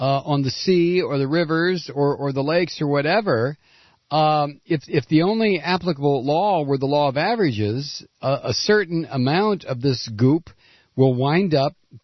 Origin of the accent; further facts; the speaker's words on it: Ohio, United States; moved away; But, you know, I come from Ohio, which is the most polluted state in the United States.